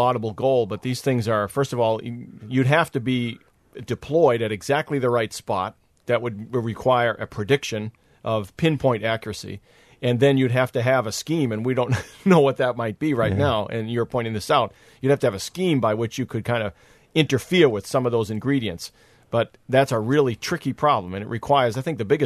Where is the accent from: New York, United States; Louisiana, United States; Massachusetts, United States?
Massachusetts, United States; When I was a little kid, I was growing up in Massachusetts, and I loved snowstorms.